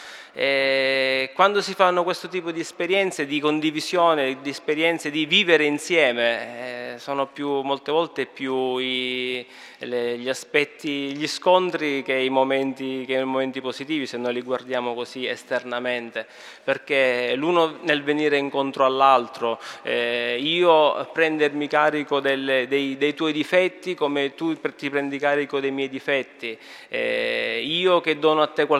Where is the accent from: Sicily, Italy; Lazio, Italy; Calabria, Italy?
Sicily, Italy; Syracuse; Ho 33 anni, vengo da Siracusa, quindi estremo sud dell'Italia